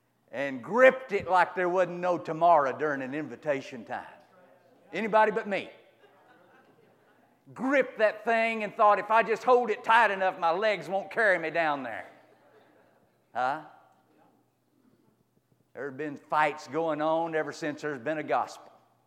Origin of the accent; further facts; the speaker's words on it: Texas, United States; because I'm from Texas and talk a little different than some of them even up there, he got tickled at the way I talked.